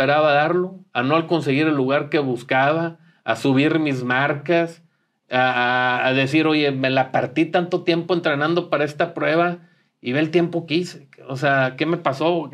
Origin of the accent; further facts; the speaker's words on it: Saltillo, Coahuila, Mexico; soy saltillense, soy coahuilense, soy mexicano, o sea, estoy representando a mi país en la máxima justa deportiva